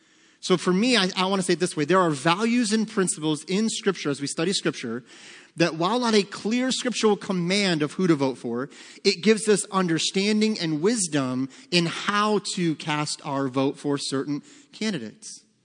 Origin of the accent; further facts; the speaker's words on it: United States; And I'm fine with saying the Pledge of Allegiance and affirming that I am an American, and that comes with certain responsibilities.